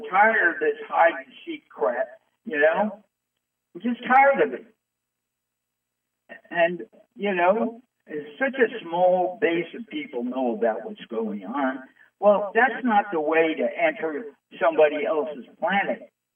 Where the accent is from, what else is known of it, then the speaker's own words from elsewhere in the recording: New York City, New York, United States; I'm from New York City. We do things fast here. We don't take 13 years to do something.